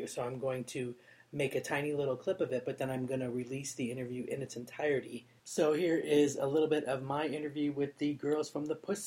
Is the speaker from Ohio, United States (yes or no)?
no; Florida, United States; now in United Kingdom; Normally, I'm coming to you from just outside of London in the lovely UK, but I am back in my hometown in South Florida, and I am right now at my mother's house